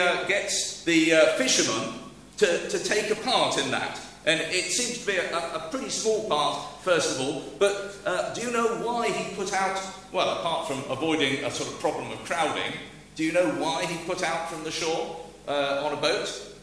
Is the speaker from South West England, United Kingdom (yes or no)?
yes; South West England, United Kingdom; I was born and brought up in Cornwall, and it's amazing to meet people 40 years on, you know.